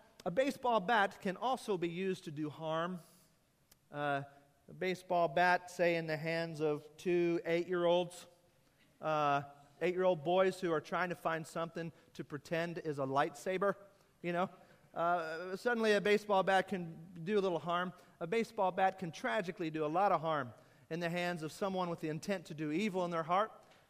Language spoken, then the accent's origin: English; Kentucky, United States; I grew up near Louisville, Kentucky, and the Louisville Slugger batting company is right there.